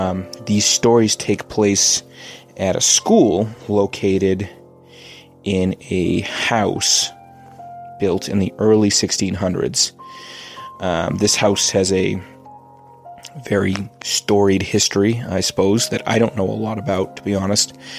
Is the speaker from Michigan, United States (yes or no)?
no; Massachusetts, United States; We're from Massachusetts.